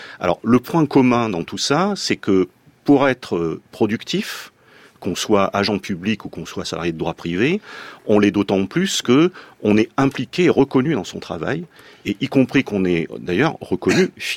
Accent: Auvergne-Rhône-Alpes, France; Bon, donc ça veut dire que moi je suis savoyard aussi.

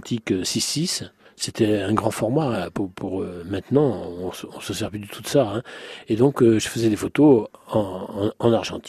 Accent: Bastia, Corsica, France; also born or lived in Paris; now in Ajaccio, France; je suis né à Paris et j'ai vécu mon enfance à Bastia. Et j'ai quitté Bastia, si vous voulez, pour mon service militaire. Et j'ai été nommé à Ajaccio et j'en suis plus parti.

